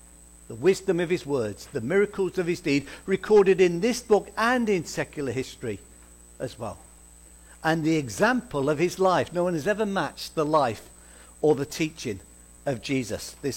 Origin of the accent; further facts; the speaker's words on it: Midlands, United Kingdom; I come from the Midlands. I've been down in Hampshire about 30 years now. And when I grew up in the Midlands